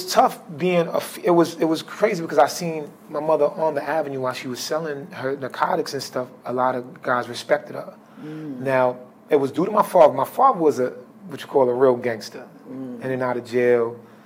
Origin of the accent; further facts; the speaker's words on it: New York, United States; I grew up in Building 1. So Rucker Park is across the street.